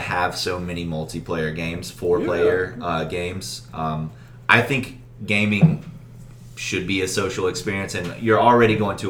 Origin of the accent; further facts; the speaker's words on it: Winston-Salem, North Carolina, United States; And I grew up in Winston-Salem area.